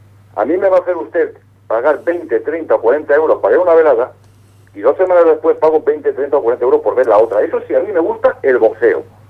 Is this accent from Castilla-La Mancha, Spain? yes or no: yes; Cuenca, Castilla-La Mancha, Spain; imagínate que nos vamos a mi pueblo, imagínate que en Cuenca tengo la posibilidad de ver en 15 días dos veladones como estos